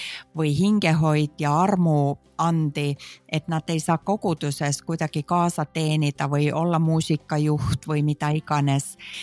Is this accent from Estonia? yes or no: no; Finland; ma olen väiksena kasvanud Soomes koguduses ja väiksest peale on mind õpetatud palvetama teiste eest